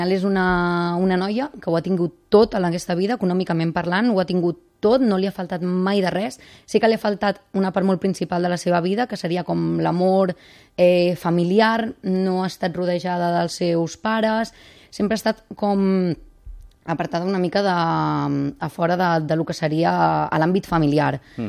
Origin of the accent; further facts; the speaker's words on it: Blanes, Catalonia, Spain; now in Malgrat de Mar, Spain; De Blanenca.